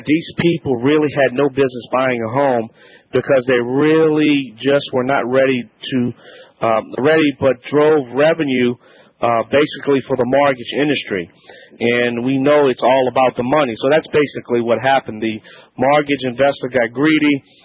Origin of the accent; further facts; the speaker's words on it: Louisiana, United States; I'm the Cajun Man from the Bayou Land.